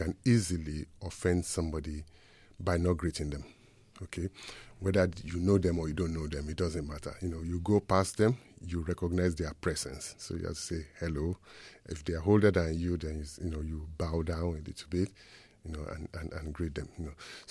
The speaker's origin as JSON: {"language": "English", "country": "Nigeria", "tie": "born or raised there", "said": "growing up in Nigeria, that would be, you know, something that you used to scare you"}